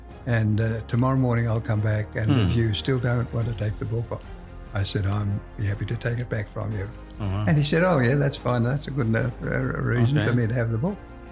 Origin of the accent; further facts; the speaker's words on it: Sydney, New South Wales, Australia; Well, I was born in Sydney, Australia, many years ago it is now, and became an Adventist when I was about 13 or 14.